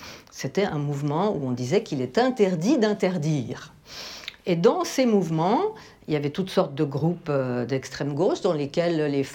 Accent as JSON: {"language": "French", "region": "Geneva", "country": "Switzerland", "said": "Chez nous, à Genève, ça commence en 70-71."}